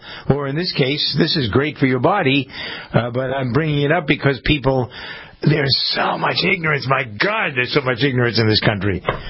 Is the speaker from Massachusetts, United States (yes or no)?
yes; Framingham, Massachusetts, United States; I drive by one in the city that's next to my hometown of Framingham